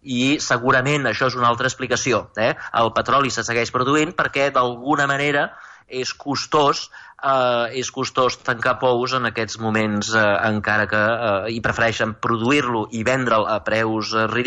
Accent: Cabrera de Mar, Catalonia, Spain; Jo sóc del Maresme, diguem, de Cabrera de Mar, i jo recordo quan era petit que tot el Cabrera de Mar, tot el Maresme, Vilassar, Mataró, tot arreu estava ple d'hivernacles

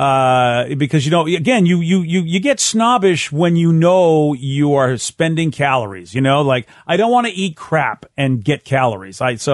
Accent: Massachusetts, United States; When I grew up in Massachusetts, Hood was the dairy, and so they called them Hoodsies

